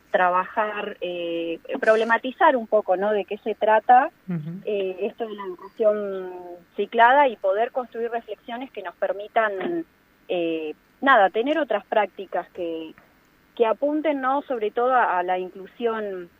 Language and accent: Spanish; General Pico, La Pampa, Argentina; Tal cual, soy de General Pico.